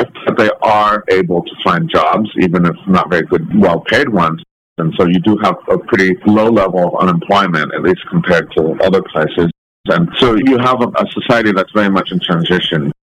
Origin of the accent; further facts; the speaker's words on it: United States; born there; As I said, I was born in the United States, but everyone before me had been born in this one very small village.